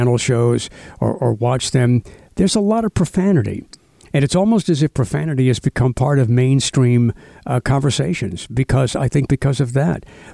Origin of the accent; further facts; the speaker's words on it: Metairie, Louisiana, United States; No, I remember when you were new because I grew up in Metairie